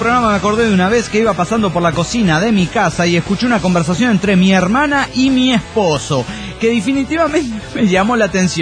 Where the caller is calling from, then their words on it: Costa Rica; de Costa Rica.